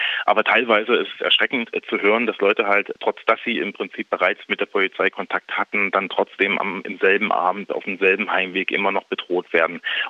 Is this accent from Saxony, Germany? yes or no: yes; Saxony, Germany; ich komme aus Ostsachsen, ich habe in meiner Jugend das auch beobachten dürfen